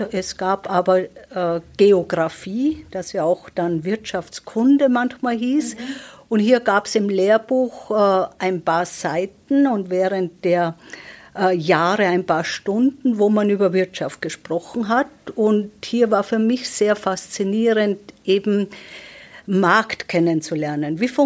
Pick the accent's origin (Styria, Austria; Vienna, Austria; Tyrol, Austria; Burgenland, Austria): Tyrol, Austria; now in Münster, Germany; die Berge und meine Innsbrucker Heimat für die Zeit vor Münster